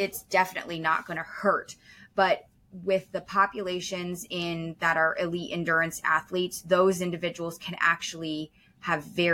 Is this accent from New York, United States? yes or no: no; Connecticut, United States; now in South Carolina, United States; I grew up in Connecticut.